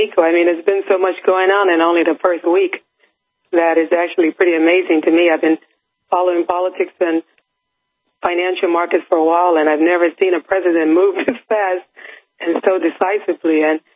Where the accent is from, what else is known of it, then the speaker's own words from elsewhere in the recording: New Orleans, Louisiana, United States; I'm from New Orleans, and we're pretty straight shooters down here as well.